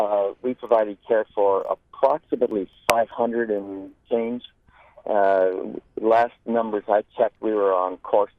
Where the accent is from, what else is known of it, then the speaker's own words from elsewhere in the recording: Anchorage, Alaska, United States; Well, I'm from Anchorage, Alaska.